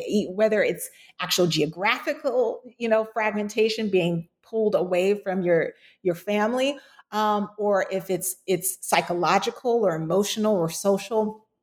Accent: Florida, United States; you can't include my home state of Florida

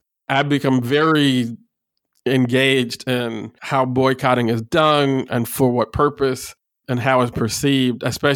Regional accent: Chicago, Illinois, United States; this liquor store in the neighborhood that I grew up in Austin, on the west side of Chicago, I started selling fruit juice in a half pint glass bottle.

